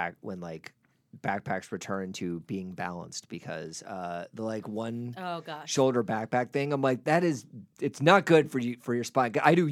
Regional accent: Wisconsin, United States; I mean, I'm from Wisconsin, man.

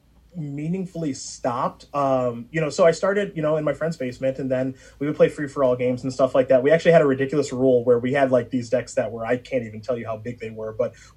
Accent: Strongsville, Ohio, United States; So when I grew up in Strongsville, Ohio, a suburb of Cleveland, I had a friend named John Cross, who I met on the school bus

